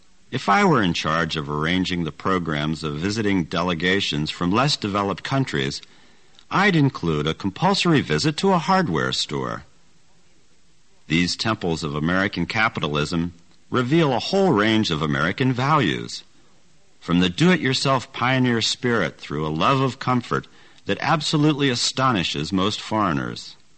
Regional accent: United Kingdom; now in United States; I should explain at the outset that I am from Britain

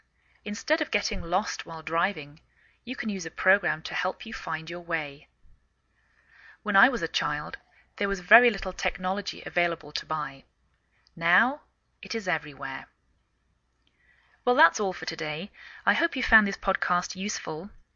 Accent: England, United Kingdom; now in United States

